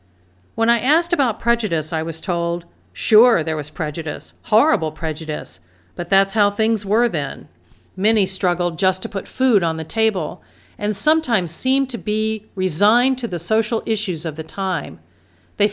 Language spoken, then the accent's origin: English; California, United States; "I grew up in the San Joaquin Valley." I knew that I had been naturally immunized to the actual disease by merely living there, from the air I had breathed growing up.